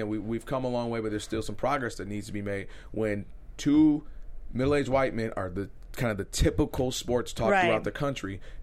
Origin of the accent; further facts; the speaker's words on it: Ann Arbor, Michigan, United States; what I've learned growing up in Ann Arbor, specifically outside of Detroit